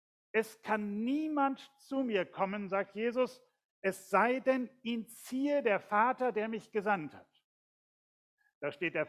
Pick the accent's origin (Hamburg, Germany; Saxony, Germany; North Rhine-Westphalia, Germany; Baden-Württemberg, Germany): North Rhine-Westphalia, Germany; Wuppertal; ich bin geboren in Elberfeld, aufgewachsen in Kronenberg und meine erste eigene Wohnung hatte ich in Barmen-Wichlinghausen. Ich bin Wuppertaler von Geburt.